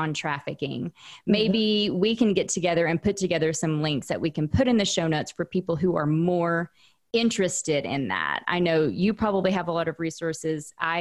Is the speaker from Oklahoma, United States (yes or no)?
yes; Oklahoma, United States; You know, when I grew up in Southern Oklahoma and went to Sunday school with this like Baylor Bear family, uh-huh.